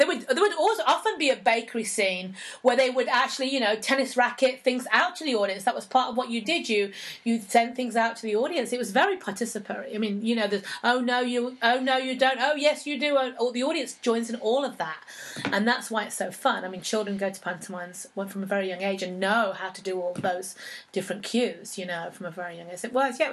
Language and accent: English; Birmingham, West Midlands, United Kingdom; also born or lived in Scotland; Birmingham is where I actually grew up. I was born in Scotland, but I grew up in Birmingham.